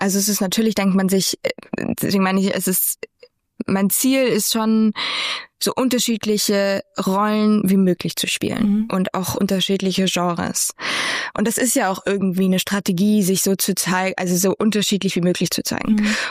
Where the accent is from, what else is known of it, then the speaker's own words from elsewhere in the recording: Germany; Und das fand ich, das war schon so, okay, ich bin aus Deutschland. Woher kennst du mich?